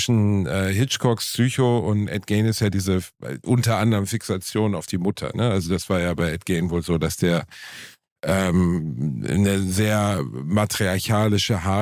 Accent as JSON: {"language": "German", "town": "Gelsenkirchen", "region": "North Rhine-Westphalia", "country": "Germany", "tie": "born or raised there", "said": "ich bin in so einer Spielstraße aufgewachsen, Gelsenkirchen, wo es noch relativ idyllisch war für meine Heimatstadt."}